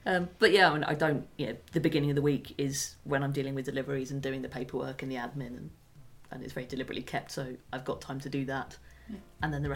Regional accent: Gillingham, South East England, United Kingdom; I'd had what we could get in, you know, growing up in Gillingham

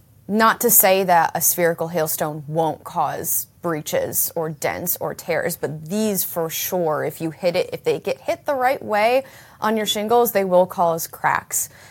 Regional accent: Rochester, New York, United States; Like, I'm from Rochester, New York, and I remember hail when I was growing up

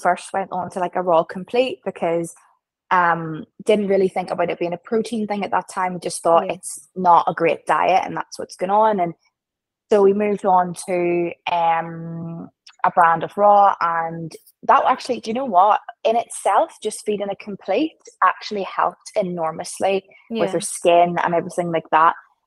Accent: Belfast, Northern Ireland, United Kingdom; I am from Belfast, Northern Ireland.

